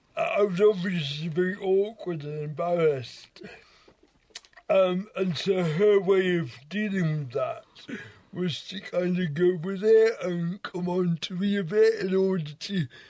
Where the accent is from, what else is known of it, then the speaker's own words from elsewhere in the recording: North East England, United Kingdom; accent: Geordie; I grew up in the Northeast, and I had a Georgia accent. And I lost it very, very quickly